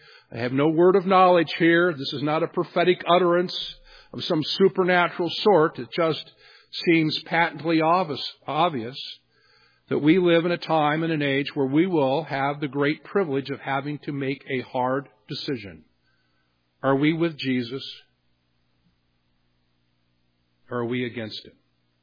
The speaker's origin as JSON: {"language": "English", "region": "Virginia", "country": "United States", "tie": "born or raised there", "said": "growing up in Virginia and seeing so much of the colonial history"}